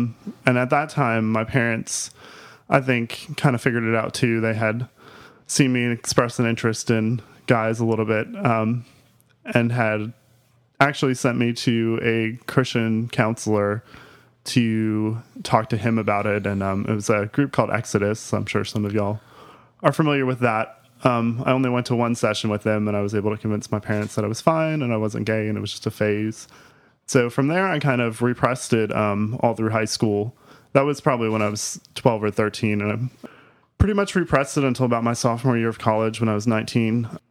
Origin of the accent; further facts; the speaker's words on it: Florida, United States; Well, I grew up in South Florida. My parents moved there from New York before I was born, and so I was born and raised down there.